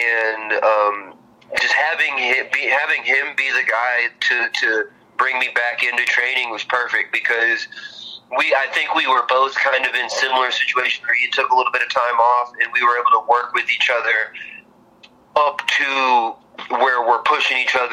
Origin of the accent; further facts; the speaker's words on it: Arkansas, United States; I'm being from Arkansas, I'm a fan of country myself